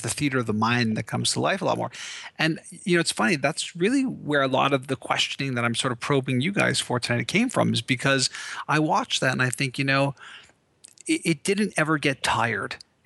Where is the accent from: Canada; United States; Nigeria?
Canada; it's because I'm Canadian.